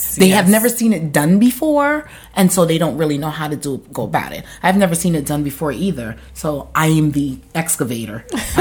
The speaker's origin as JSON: {"language": "English", "country": "Barbados", "said": "especially the blind and visually impaired community here in Barbados, my home country."}